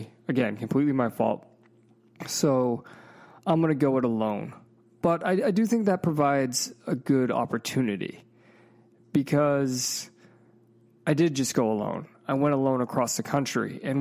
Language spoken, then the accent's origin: English; Northeast, United States; Because I am from the Northeast, and I also love the South.